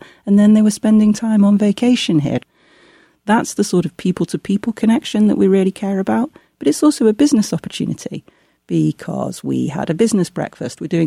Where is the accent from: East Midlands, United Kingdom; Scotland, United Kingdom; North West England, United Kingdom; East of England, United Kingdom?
North West England, United Kingdom; Manchester; I'm from Manchester.